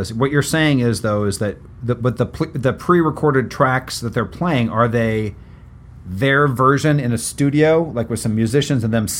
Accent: West Lafayette, Indiana, United States; and I'm originally from West Lafayette, Indiana, which is

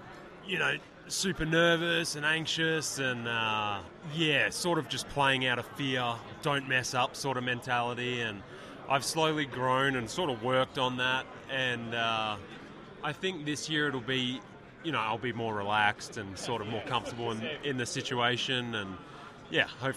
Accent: Australia; it would be cool to sort of get the win as an Aussie hasn't done it before

